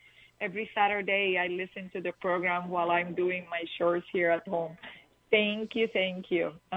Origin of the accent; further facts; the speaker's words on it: Puerto Rico; first language Spanish; English is a second language; now in San Diego, United States; I'm Spanish speaking. I'm from Puerto Rico